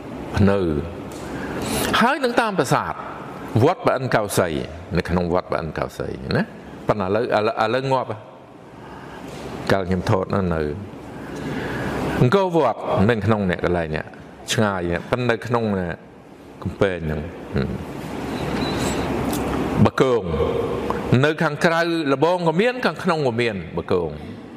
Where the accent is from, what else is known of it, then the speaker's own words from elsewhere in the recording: Siem Reap, Cambodia; also born or lived in Phnom Penh; ខ្ញុំអ្នកសៀមរាបហើយខ្ញុំអ្នកអំពេញដែរការអប់រំរបស់ខ្ញុំនោះនៅអំពេញទេ